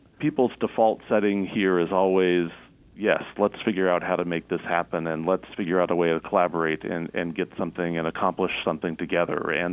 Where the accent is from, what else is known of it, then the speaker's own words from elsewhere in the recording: Illinois, United States; also born or lived in St. Louis / Indiana; I'm actually from the sort of the Midwest originally. I was born in St. Louis and grew up mostly in the southern part of Illinois and went to Indiana University for school.